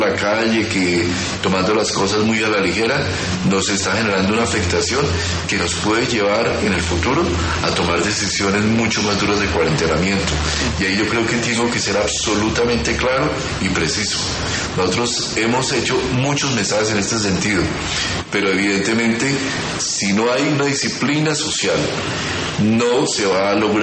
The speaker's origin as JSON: {"language": "Spanish", "country": "Colombia"}